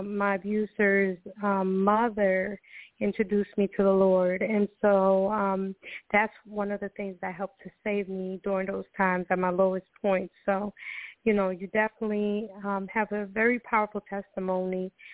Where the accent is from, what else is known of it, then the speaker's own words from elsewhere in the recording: Costa Rica; I'm originally from Costa Rica.